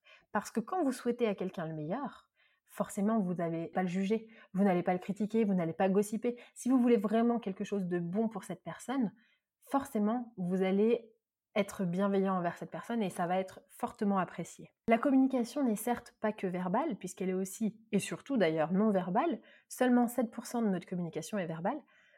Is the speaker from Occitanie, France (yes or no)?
no; Marseille, Provence-Alpes-Côte d'Azur, France; je suis une vraie Marseillaise et j'exagère tout